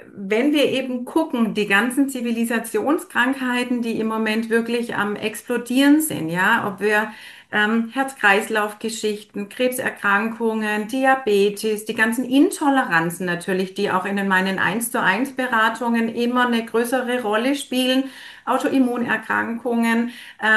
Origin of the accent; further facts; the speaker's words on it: Baden-Württemberg, Germany; ich komme aus dem Schwabenland